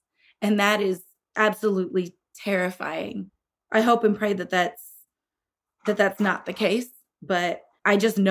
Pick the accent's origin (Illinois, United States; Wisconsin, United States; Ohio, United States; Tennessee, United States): Illinois, United States; Like, in my home state of Illinois, where they changed the law, right?